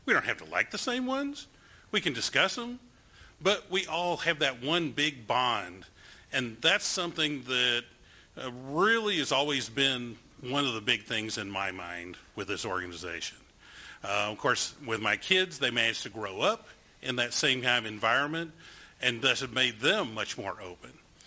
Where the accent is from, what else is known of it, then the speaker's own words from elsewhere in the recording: Fort Worth, Texas, United States; Howdy, folks. I'm from Fort Worth.